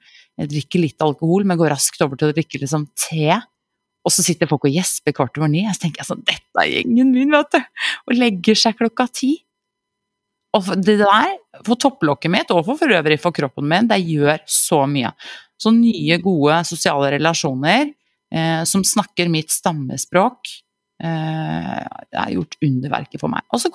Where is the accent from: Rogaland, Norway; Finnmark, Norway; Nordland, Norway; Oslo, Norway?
Oslo, Norway; jeg kommer jo fra Ullern, en Oslo-jente